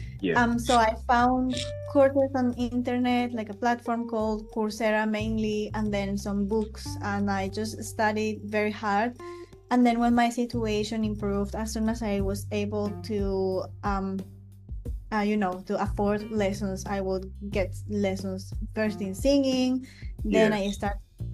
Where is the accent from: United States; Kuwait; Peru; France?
Peru; English is a second language; I grew up in Peru